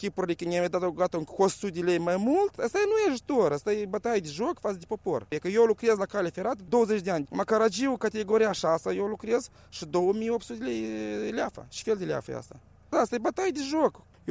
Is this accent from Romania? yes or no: no; Moldova; De când Moldova au căpătat independență, ne fierbim în aceeași oală